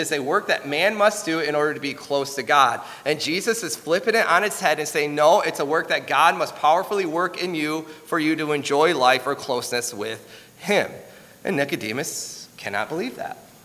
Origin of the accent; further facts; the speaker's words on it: Michigan, United States; moved away as an adult; So before I left my home state of Michigan to go into full-time ministry, I had a job with Comcast Cable.